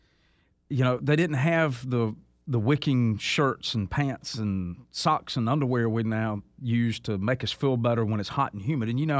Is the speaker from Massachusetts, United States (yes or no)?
no; South Carolina, United States; Yeah, it's a neat old town. My hometown.